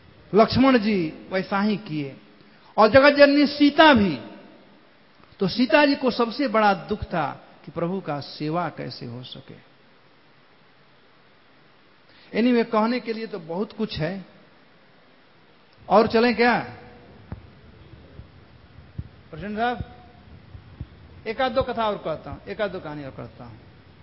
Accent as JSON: {"language": "Hindi", "region": "Bihar", "country": "India", "said": "तो जिह्वा हमारे यहां बिहार में कहते हैं"}